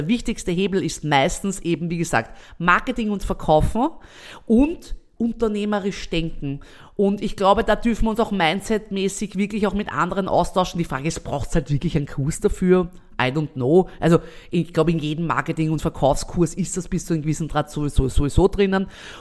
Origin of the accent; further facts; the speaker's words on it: Austria; Ich habe das Gefühl, das ist mehr in Deutschland als bei uns in Österreich hier gang und gäbe.